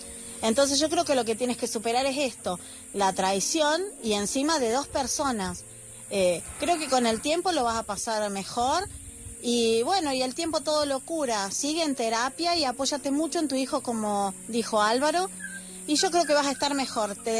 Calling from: Argentina; desde Argentina

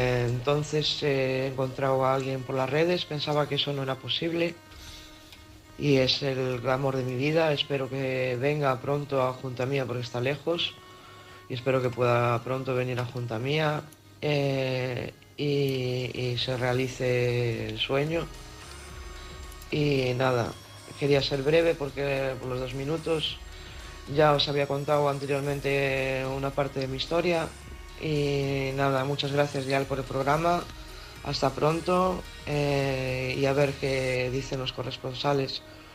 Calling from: Gondomar, Galicia, Spain; de Gondomar. Ya hemos hecho alguna... Ya he hecho algún audio.

